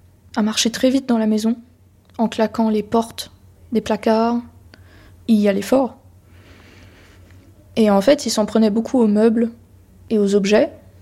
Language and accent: French; Semur-en-Auxois, Bourgogne-Franche-Comté, France; born there; j'ai 22 ans. Je suis née à Semur-en-Auxois, dans la Côte d'Or.